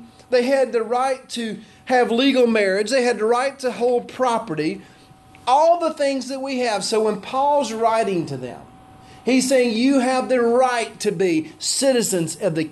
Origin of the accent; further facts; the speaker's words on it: Alabama, United States; I am an American, but I am a temporary American. I'm an Alabamian, but I'm a temporary Alabamian.